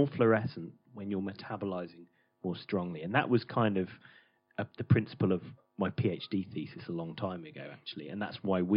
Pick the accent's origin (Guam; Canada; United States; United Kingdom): United Kingdom; Wolverhampton, West Midlands; Wolverhampton. That's what we drink in O'Neill's in the town centre, mate.